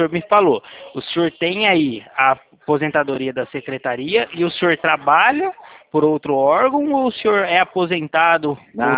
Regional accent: Leme, São Paulo, Brazil; Eu sou da cidade de Leme, interior de São Paulo.

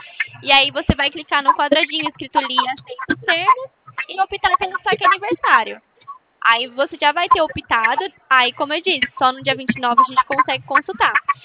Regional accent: Americana, São Paulo, Brazil; eu sou aqui de Americana.

